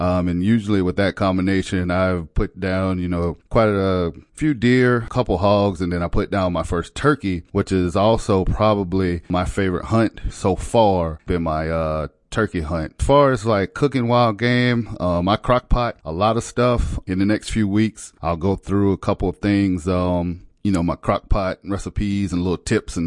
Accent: South Carolina, United States; I'm from South Carolina.

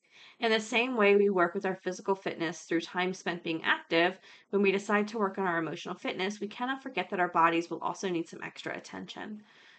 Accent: Canada; born there; I was born in Canada.

